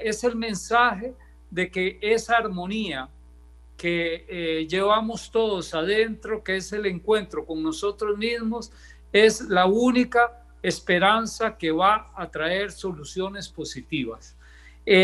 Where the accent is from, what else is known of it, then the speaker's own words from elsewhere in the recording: Costa Rica; soluciones que formen parte de lo que somos nosotros como costarricenses.